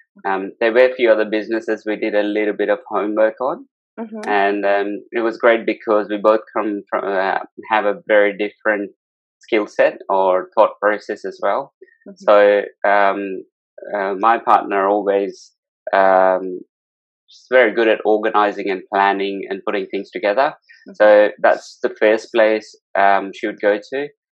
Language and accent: English; India; now in Perth, Australia; She comes from France, I come from India, totally different backgrounds, but we all mesh together in Perth, where we reside now.